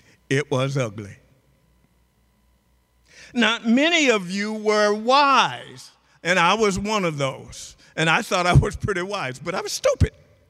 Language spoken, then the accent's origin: English; the South, United States; And growing up in the South as a little black boy, some said, he's not even human.